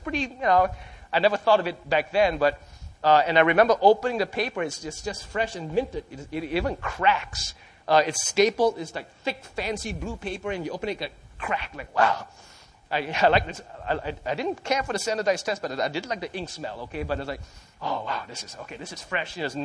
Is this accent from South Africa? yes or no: no; Malaysia; growing up in Malaysia, the education system, the school system, the standardized tests in sixth grade